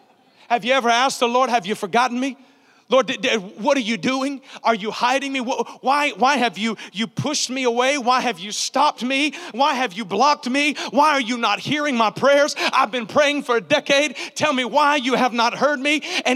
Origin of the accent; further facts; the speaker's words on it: Nashville, Tennessee, United States; now in Orlando, United States; I'm really from Nashville, but I live in Orlando, okay?